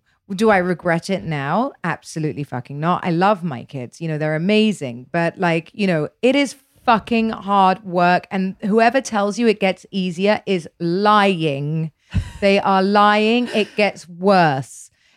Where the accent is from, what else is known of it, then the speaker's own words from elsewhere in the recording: United Kingdom; I'm British, so I don't like people seeing me naked anyway